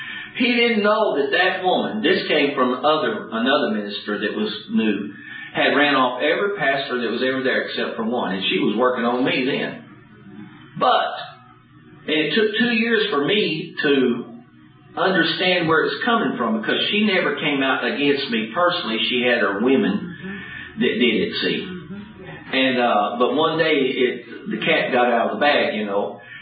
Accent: Dallas, Texas, United States; The church I grew up in Dallas, a new pastor came, and God was blessing.

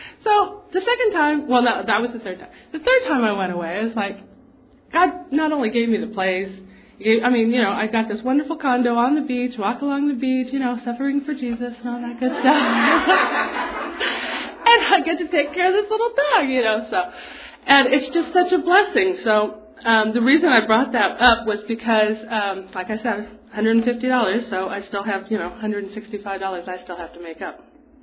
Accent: Thousand Oaks, California, United States; Oh, real quick. … I'm from Thousand Oaks. I have three boys.

